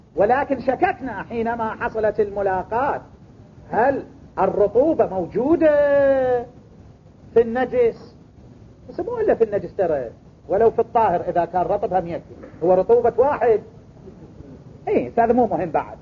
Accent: Najaf, Najaf Governorate, Iraq; كان عندنا في النجف السراديب

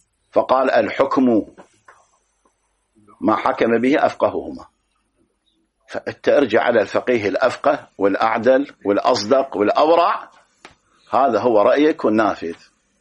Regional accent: Iraq; الآن المحاكم الآن اللي عندنا في العراق تورث الآن

